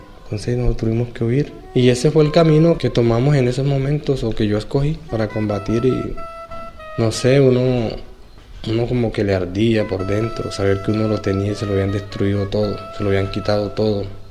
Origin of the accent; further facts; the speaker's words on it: Antioquia, Colombia; Yo soy de Antioquia, teníamos finca, ganadera y todo.